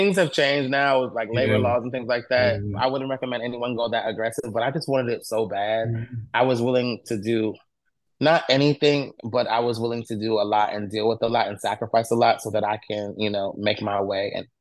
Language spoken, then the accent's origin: English; Connecticut, United States; also born or lived in Washington; Like I said, I'm from Connecticut. New York is, you know, very close to there.